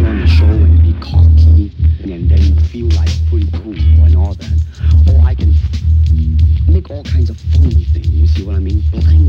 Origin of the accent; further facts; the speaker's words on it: San Francisco, California, United States; born there; I was born in San Francisco in 1940. I'm 24 right now.